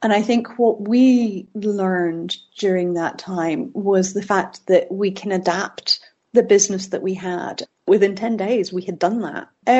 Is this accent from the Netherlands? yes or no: no; Scotland, United Kingdom; accent: mixed; I have a kind of mixed accent, but people can still hear when I'm talking in another country that I'm Scottish